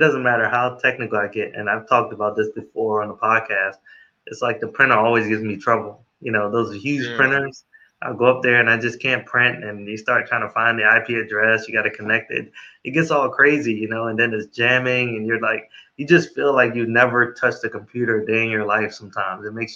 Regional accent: Washington D.C. area, United States; I mean, I'm from the Washington D.C., Maryland, Virginia area

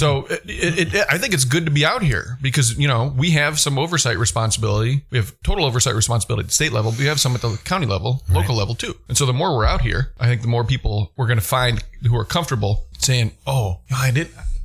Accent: Decorah, Iowa, United States; Because I grew up in Decorah. It's about as far away from Des Moines as you can get in Iowa.

